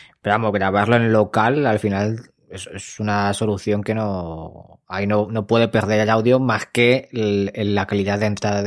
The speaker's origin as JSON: {"language": "Spanish", "country": "France", "accent": "French", "second_language": "Spanish", "said": "Yo ya sabía que a Dani le molaba mi acento francés."}